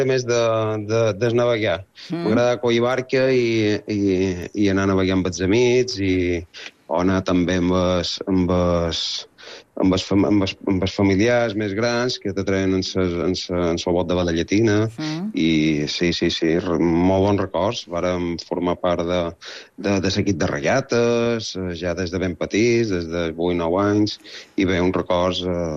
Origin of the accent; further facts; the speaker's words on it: Palma, Balearic Islands, Spain; me ve en el cap pues, tota la meva infància a Calagamba